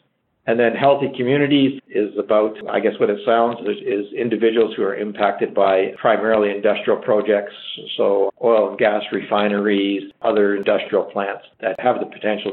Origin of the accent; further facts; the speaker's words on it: Toronto, Ontario, Canada; For me, I was born and raised in Toronto, a big city kid, but I knew pretty quickly I wanted to get out of that.